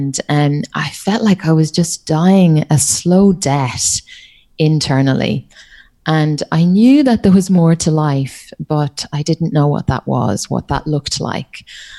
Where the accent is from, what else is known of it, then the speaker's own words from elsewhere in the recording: Ireland; accent: Irish; now in Australia; I'm Irish, but yeah, my accent is hard to pick up because I've been living in Australia. Gosh, I think it's coming up on maybe 14 years now.